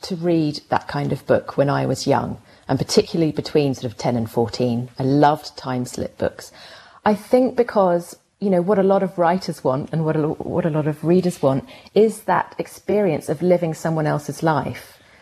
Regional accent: Melbourne, Victoria, Australia; Nova and I, we're both from Melbourne.

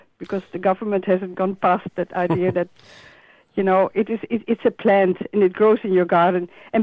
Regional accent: Netherlands; now in Australia; I come from the Netherlands. I grew up there in the 60s and 70s, and I never used any drugs.

